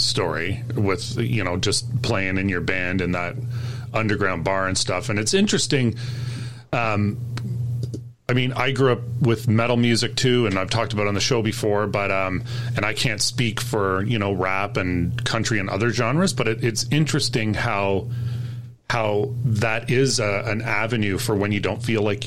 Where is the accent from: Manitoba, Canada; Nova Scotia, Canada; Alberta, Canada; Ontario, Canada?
Ontario, Canada; Toronto; So I grew up in Toronto